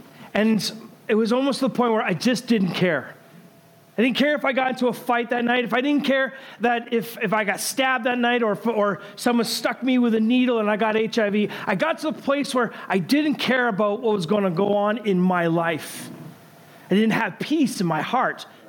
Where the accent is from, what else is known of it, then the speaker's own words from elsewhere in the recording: Canada; growing up in Canada … was a punk band.